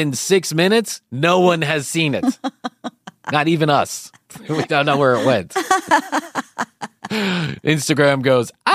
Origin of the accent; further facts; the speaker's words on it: Ireland; I'm Irish. She's Venezuelan. We're two very fussy, extraordinarily hard-headed people.